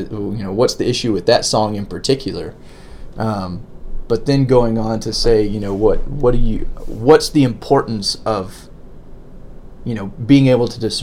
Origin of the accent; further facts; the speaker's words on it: Florida, United States; You know, I'm from Florida. I'm really, it's called Florida, but it's really Southern Alabama, right?